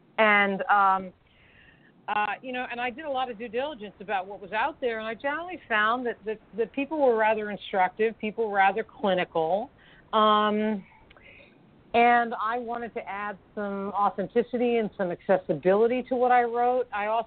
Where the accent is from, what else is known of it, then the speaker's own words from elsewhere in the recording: Ireland; A, because I'm Irish, and storytelling is part of my genes.